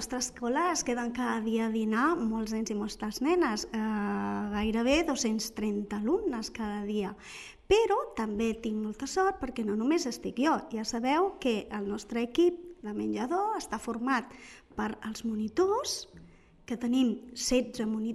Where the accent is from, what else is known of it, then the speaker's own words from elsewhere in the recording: Barcelona, Catalonia, Spain; born there; Doncs jo vaig néixer a la província de Barcelona, a un barri que m'encanta, que es diu Horta.